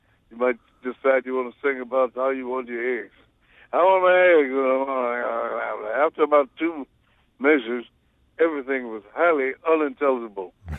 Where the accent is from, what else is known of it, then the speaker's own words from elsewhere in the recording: St. Louis, Missouri, United States; Well, I enjoy every place I played in St. Louis because that's my hometown.